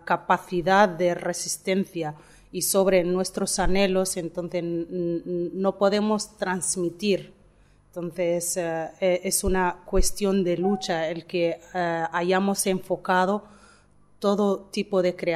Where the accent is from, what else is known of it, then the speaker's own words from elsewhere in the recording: Western Sahara; desde que mi pueblo se vio forzado a vivir un éxodo allá en el 75, cuando España nos dejó tirados